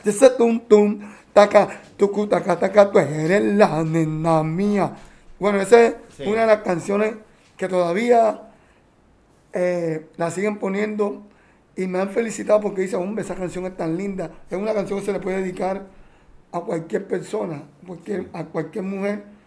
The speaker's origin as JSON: {"language": "Spanish", "town": "Cartagena", "region": "Bolívar", "country": "Colombia", "said": "le di gracias a Dios que lo hice de todo corazón y con amor para mi pueblo cartagenero"}